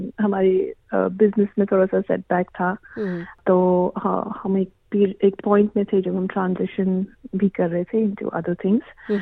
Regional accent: Mumbai, Maharashtra, India; now in Melbourne, Australia; मैं बॉम्बे में बड़ी हुई. तो actually going back to India मतलब दिल्ली. सो दिल्ली मेरे लिए, अब मैं उधर इतने साल नहीं रही जितने साल मैं मेलबर्न में और बॉम्बे में रही.

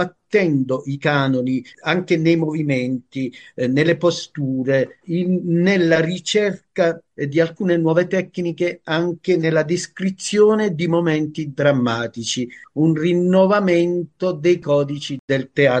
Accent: Basilicata, Italy; Essendo io anche lucano e avendo sofferto l'emigrazione

